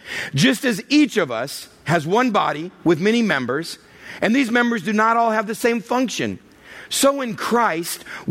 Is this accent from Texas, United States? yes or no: yes; Texas, United States; I come from West Texas.